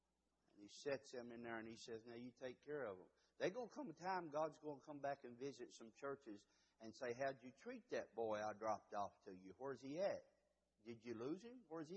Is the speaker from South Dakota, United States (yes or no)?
no; Kentucky, United States; I'm from Eastern Kentucky, and I'm not ashamed of that. That's who I am.